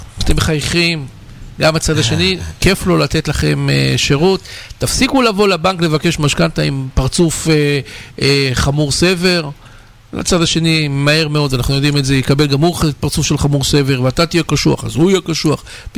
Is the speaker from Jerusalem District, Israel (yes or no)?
no; Kfar Azar, Central District, Israel; born there; בנו בכפר עזר, שזה מקום הולדתי, כפר